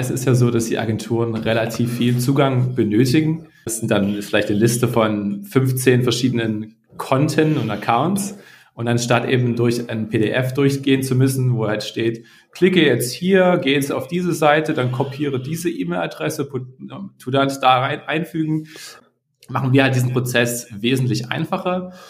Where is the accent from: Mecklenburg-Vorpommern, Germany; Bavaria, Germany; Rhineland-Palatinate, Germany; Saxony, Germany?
Saxony, Germany; Dresden; moved away as an adult; also born or lived in Heilbronn / Berlin / London; now in Spain; Ich bin in der Nähe von Heilbronn, also ganz in deiner Nähe geboren. Ich bin in Dresden aufgewachsen, habe in Berlin studiert und habe dann 7 Jahre in London gelebt und gearbeitet. War dann 2 Jahre auf Reisen als Digitalnomade in Mittel- und Südamerika mit meiner Partnerin und lebe seit mittlerweile 4 Jahren auf Teneriffa.